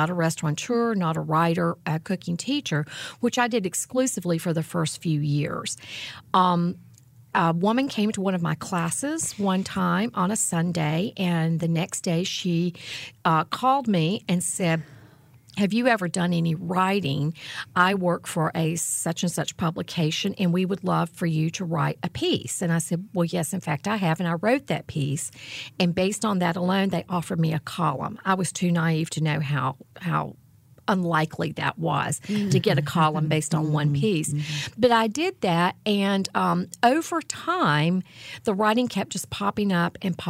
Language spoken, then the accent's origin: English; Boone, North Carolina, United States; When I left my hometown of Boone, North Carolina, in Watauga County, up in the beautiful mountains